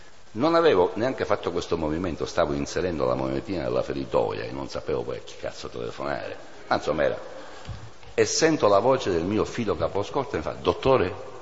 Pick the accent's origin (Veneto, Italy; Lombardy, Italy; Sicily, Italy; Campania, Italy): Sicily, Italy; now in Bologna, Italy; noi siamo a Bologna, noi veniamo dalla Sicilia